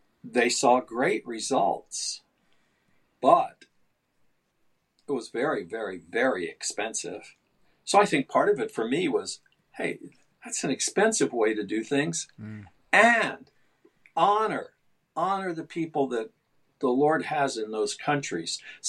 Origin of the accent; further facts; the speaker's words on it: United States; why should I, as an American, think that I have the knowledge and experience to walk into a country where I don't even understand the culture